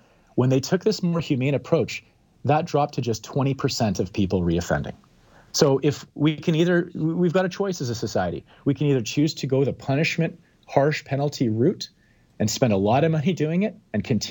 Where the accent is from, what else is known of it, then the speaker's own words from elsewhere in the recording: Calgary, Alberta, Canada; now in Vancouver, Canada; I live in downtown Vancouver. I grew up in Calgary.